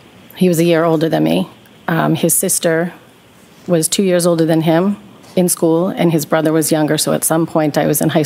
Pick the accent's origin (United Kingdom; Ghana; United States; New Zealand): United States; Boston, Massachusetts; now in Canton, United States; I was raised in the Boston area, North Shore, South Shore. I went to high school in Braintree, and I moved to Canton about 12 years ago.